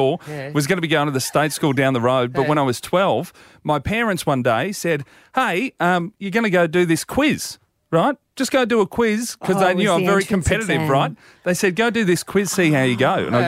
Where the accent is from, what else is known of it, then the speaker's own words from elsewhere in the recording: Victoria, Australia; I'm from Victoria. I went to the second worst primary school in the state of Victoria, has voted 3 years in a row by the paper down there, the Herald Sun.